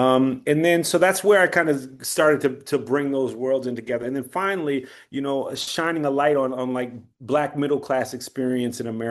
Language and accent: English; New Jersey, United States; born there; I was born in New Jersey, you know, the theater's in New Jersey.